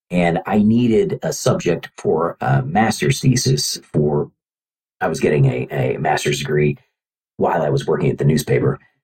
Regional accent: Kansas City, Missouri, United States; Well, I grew up in Kansas City, and Frank was the middle child of another large Irish Catholic family in our neighborhood.

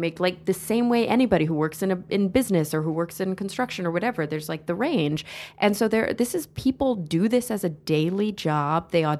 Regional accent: Texas, United States; I think maybe because I grew up in Texas, that's just not a thing.

